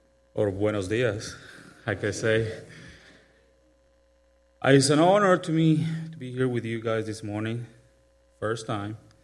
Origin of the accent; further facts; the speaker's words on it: Tegucigalpa, Francisco Morazán, Honduras; English is a second language; for everybody. I'm coming from Honduras, Tegucigalpa, and I'm living in Tegucigalpa.